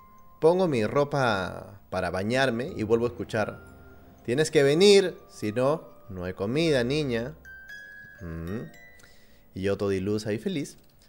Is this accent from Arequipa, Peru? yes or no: no; La Punta, Callao, Peru; Soy de La Punta, así que les cuento mi triste y traumática historia.